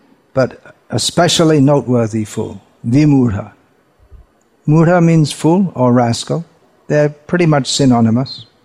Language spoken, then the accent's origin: English; England, United Kingdom; born there; I was born in England, and the only language I knew until about the age of 20 was English